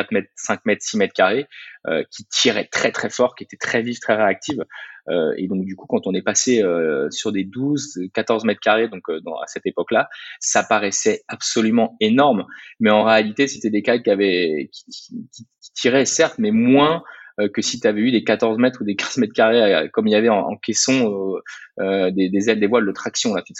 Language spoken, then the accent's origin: French; Saint-Brieuc, Brittany, France; Je suis retourné sur une plage chez moi en Bretagne Nord, au Rosaire, près de Saint-Brieuc, dans la baie.